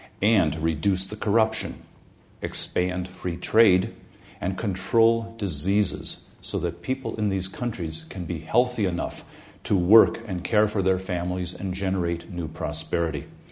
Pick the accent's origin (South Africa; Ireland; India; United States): United States; Wisconsin; I grew up on the Fox River in Wisconsin, which is one of the most heavily paper-milled rivers in the world.